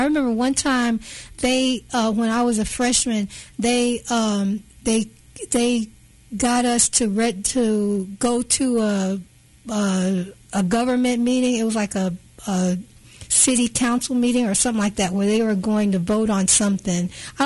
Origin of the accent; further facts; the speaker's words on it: Kansas City, United States; And honestly, I just didn't get that growing up in Kansas City like that.